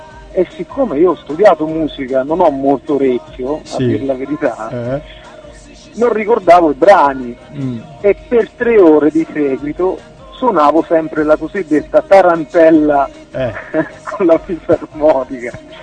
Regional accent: Fragneto Monforte, Campania, Italy; Fragneto Monforte è proprio il mio paese, no?

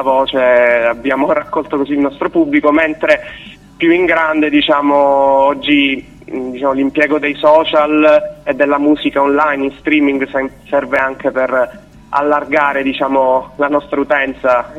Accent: Palermo, Sicily, Italy; questo sabato qui in Sicilia, in un paese che si chiama San Giuseppe Jato, comunque vicino a Palermo. Noi siamo di Palermo.

